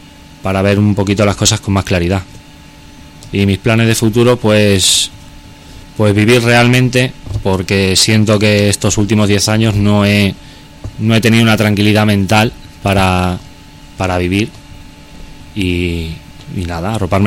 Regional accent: Navalmoral de la Mata, Extremadura, Spain; Bueno, pues tengo 28 años, soy de Navalmoral de la Mata.

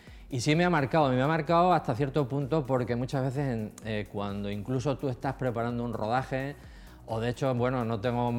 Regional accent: Montehermoso, Extremadura, Spain; yo soy de Montehermoso, de un pueblo de la provincia de Cáceres

